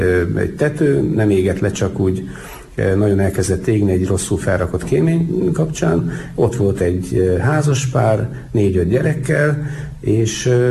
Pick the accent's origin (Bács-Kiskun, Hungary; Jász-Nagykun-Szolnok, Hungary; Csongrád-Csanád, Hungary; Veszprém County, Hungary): Jász-Nagykun-Szolnok, Hungary; Karcag; Én szerettem a paraszt embereket, én karcagi származású vagyok.